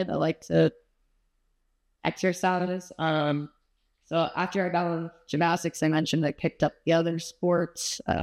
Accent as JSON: {"language": "English", "town": "Conyers", "region": "Georgia", "country": "United States", "tie": "born or raised there", "also_born_or_lived": "Hilton Head", "said": "I grew up in Conyers, Georgia, so east of Atlanta. I was born in Hilton Head, and I only lived there for 8 years."}